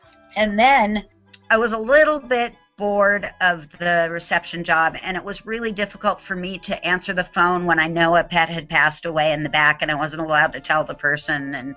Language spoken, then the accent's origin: English; Seattle, Washington, United States; also born or lived in California; So I grew up in Seattle. I was born in California, but it was merely convenience for my mom to go down there to be with my grandparents when I was popped out. But I've lived in Seattle all my life.